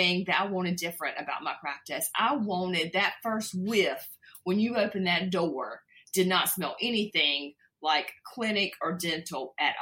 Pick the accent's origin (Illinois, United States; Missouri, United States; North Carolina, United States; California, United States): North Carolina, United States; Lumberton; I came back to my hometown, Lumberton, North Carolina.